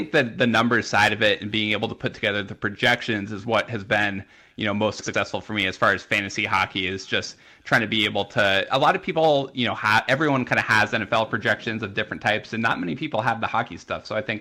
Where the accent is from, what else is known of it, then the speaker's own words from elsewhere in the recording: New Hampshire, United States; Yeah, I grew up in New Hampshire